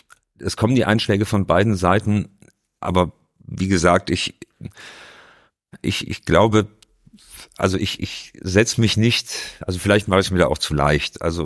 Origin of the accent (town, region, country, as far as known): Hamburg, Germany